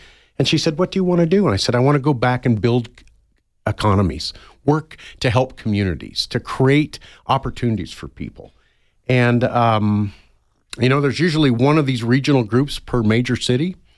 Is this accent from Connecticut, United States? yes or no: no; Colorado, United States; I grew up in the Colorado area. I went to school in the Midwest and ended up getting into banking in the mid-1980s.